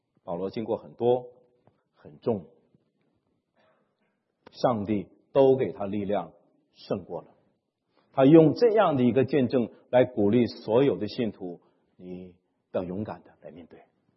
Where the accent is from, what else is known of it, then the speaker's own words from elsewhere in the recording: China; 我们中国人常常说不要在一条河沟里面跌两次，是吗？